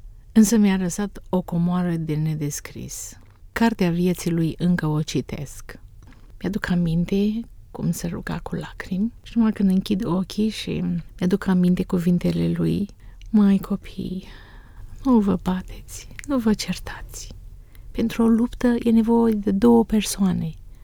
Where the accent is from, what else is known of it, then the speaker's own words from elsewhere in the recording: Iași, Iași County, Romania; Deci m-am născut în Iași, după sobă în bucătărie, am crescut adolescența, mai mult de sculți.